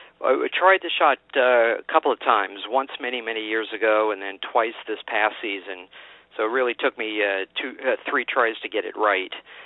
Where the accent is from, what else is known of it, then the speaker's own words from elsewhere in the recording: Long Island, New York, United States; Very special moment for myself growing up on Long Island.